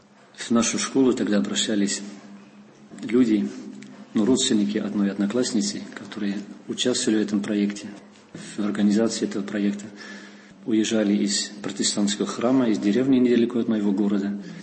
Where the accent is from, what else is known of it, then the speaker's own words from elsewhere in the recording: Deventer, Overijssel, Netherlands; Russian is a second language; now in Russia; Я голландец коренной, родился в городе Девентер. Это на востоке Голландии, ближе к Германии. Я учился русскому языку с 12 лет в школе.